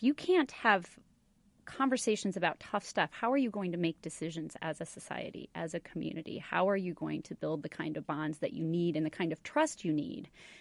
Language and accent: English; United States; One of the things that I worry about just as a human, as a mother, as an American